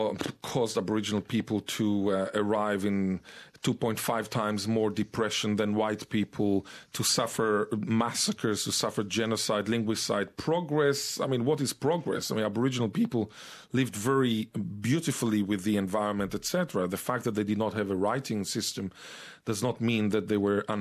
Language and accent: English; Israel; accent: Israeli; Of course, my Israeli accent is very different from the original accent, which is much more similar to the Yemenite who says Kesiso rather than Ktsitsa.